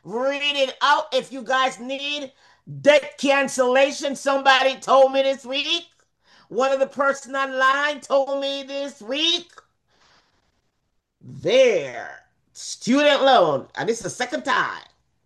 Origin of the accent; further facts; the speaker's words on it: Jamaica; For me, I'm from Jamaica, so I have all different kind of blood.